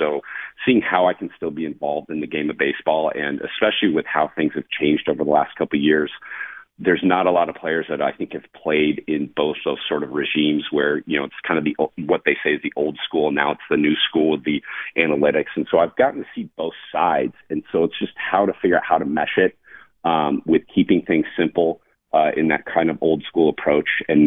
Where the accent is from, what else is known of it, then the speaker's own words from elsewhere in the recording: San Diego, California, United States; I was in San Diego, so it was kind of nice to be back in my hometown, see people that supported me for the last 20 to 25 years of kind of my career.